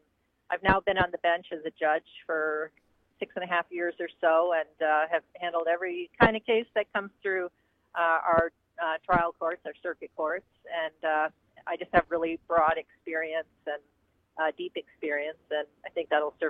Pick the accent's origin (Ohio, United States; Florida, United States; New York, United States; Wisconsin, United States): Wisconsin, United States; Chippewa Falls; when I was a kid growing up in Chippewa Falls, I just never could have imagined